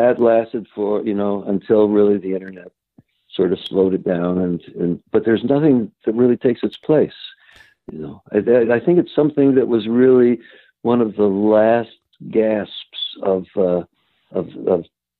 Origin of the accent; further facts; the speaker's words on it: Cincinnati, Ohio, United States; my teacher at Columbia, who was just the greatest inspiration, another Jew from Cincinnati.